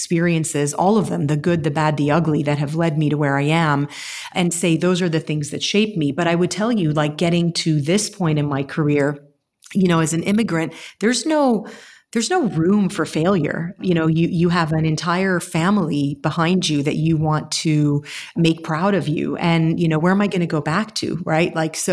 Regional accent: Dubai, United Arab Emirates; also born or lived in Lebanon; I was born in Lebanon, but we left Lebanon because of the civil war early on. And I grew up in Dubai, but we left Dubai

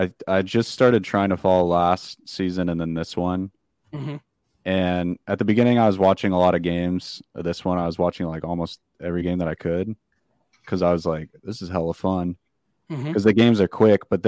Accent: California, United States; I know I'm from California

